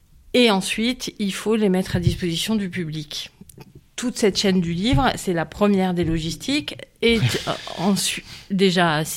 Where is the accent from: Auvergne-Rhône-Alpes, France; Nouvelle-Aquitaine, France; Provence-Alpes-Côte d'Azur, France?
Nouvelle-Aquitaine, France; Bordeaux; Écoutez, je suis de Bordeaux, je prends mon train ce soir à 20h